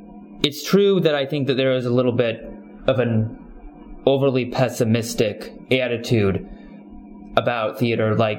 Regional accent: Urbana-Champaign, Illinois, United States; now in Chicago, United States; It was the natural move from Urbana-Champaign, which is also my hometown.

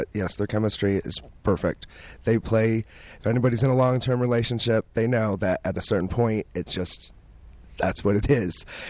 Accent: Toledo, Ohio, United States; also born or lived in New York; Actually, I'm originally from Toledo, but I spent many, many years in New York.

